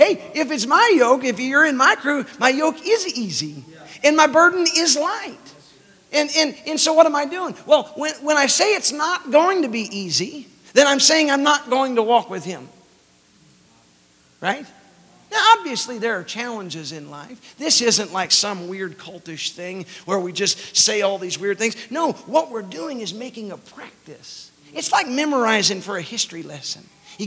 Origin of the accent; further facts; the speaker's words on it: Alabama, United States; I'm from Alabama, so that's not the right grammar, but you get what I'm saying.